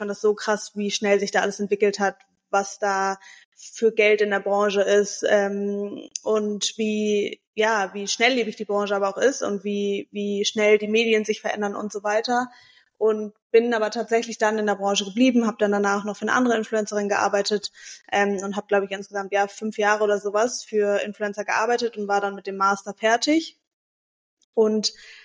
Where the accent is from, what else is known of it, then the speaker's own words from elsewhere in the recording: Hamburg, Germany; born there; ich bin in Hamburg geboren und lebe auch tatsächlich noch in Hamburg, beziehungsweise zwischen Hamburg und Mallorca inzwischen.